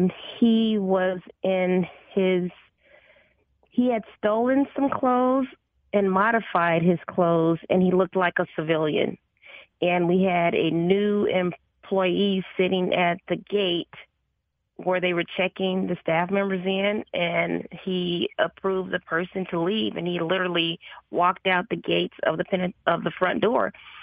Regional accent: Chicago, Illinois, United States; I was born and raised in Chicago. I'm a PK, preacher's kid

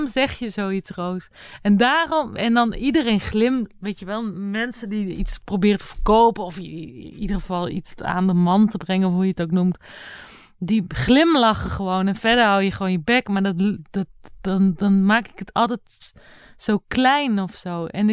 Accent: Antwerp, Flanders, Belgium; Antwerpen.

